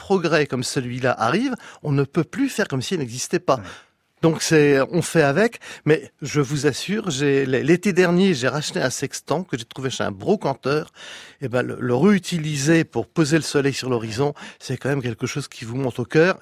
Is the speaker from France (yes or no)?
yes; Saint-Pol-de-Léon, Brittany, France; born there; Je suis né à Saint-Paul-de-Léon, qui est une ville agricole à 500 mètres de la mer.